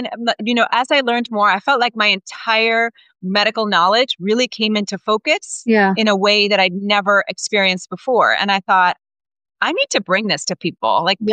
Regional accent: Kuwait; also born or lived in Dublin / London; So I'm from Kuwait in the Middle East. I went to medical school in Dublin

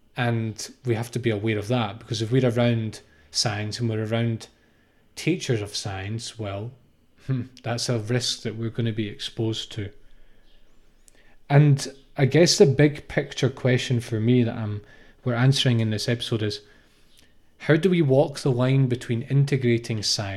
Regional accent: United Kingdom; I'm going to say spanner because I'm British, but I understand that in America you call it a wrench.

